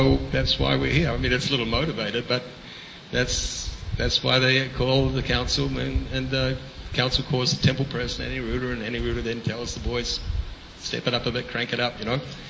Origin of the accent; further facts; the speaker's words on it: Melbourne, Victoria, Australia; I'm from Melbourne.